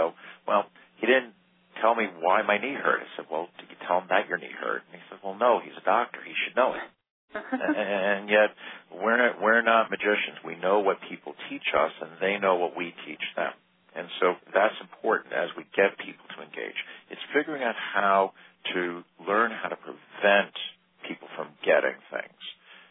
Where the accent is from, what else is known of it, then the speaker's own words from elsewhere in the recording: Saugerties, New York, United States; I'm a physician from Saugerties, New York, about 100 miles north of New York City.